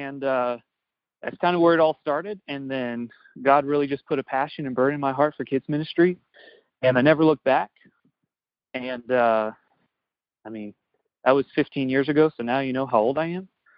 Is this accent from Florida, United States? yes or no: yes; Florida, United States; now in Bentonville, United States; So born and raised in Florida and started kids ministry when I was about 14 or 15, because that was the cool thing to do.